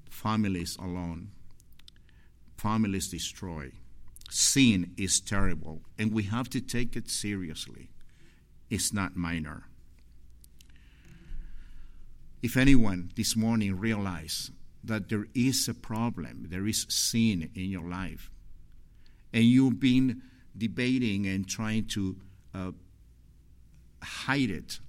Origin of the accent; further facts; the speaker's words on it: Ecuador; English is a second language; I'm a gringo from Ecuador, so I have problems with the language still.